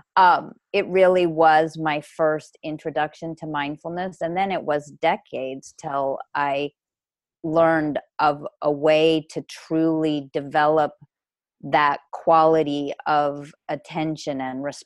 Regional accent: Colorado, United States; I grew up in Colorado, and I was a multi-sport athlete until around age 12 or 13.

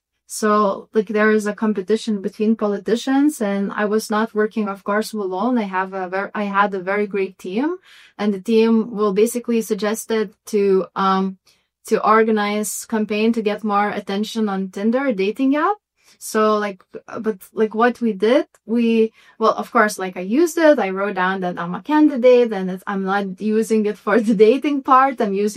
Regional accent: Vilnius, Vilnius County, Lithuania; English is a second language; Well, since I'm coming from Lithuania and I'm as well from Vilnius, I want to spread the word about Lithuanian culture.

